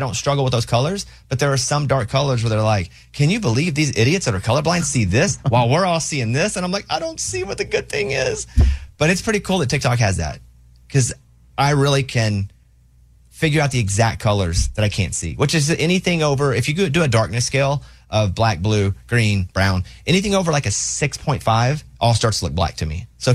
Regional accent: Arkansas, United States; I'm from Arkansas.

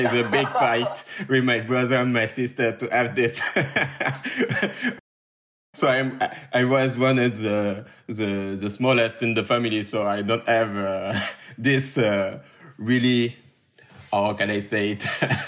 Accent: Paris, Île-de-France, France; English is a second language; I grew up in the banlieue of Paris. Donc, I grew up in Paris and I don't move from Paris from my birth to now. And I was in the Paris, but not in the city. I was in the little campaign.

